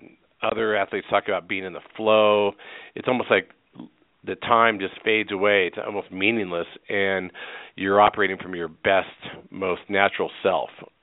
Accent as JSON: {"language": "English", "town": "Carbondale", "region": "Colorado", "country": "United States", "tie": "born or raised there", "said": "here in my hometown of Carbondale, Colorado"}